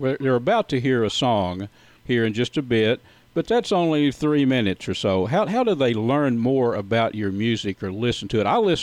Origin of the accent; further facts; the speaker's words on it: Texas, United States; Of course, I grew up in Texas and hunting whitetail, but I go out west Texas, the Trans-Pecos.